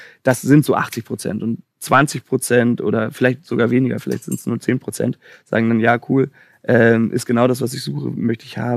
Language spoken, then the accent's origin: German; Chicago, Illinois, United States; ich komme irgendwie aus Chicago.